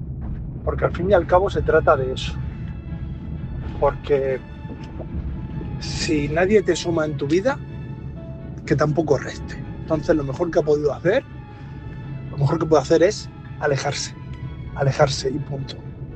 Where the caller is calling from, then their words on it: Murcia, Region of Murcia, Spain; de Murcia.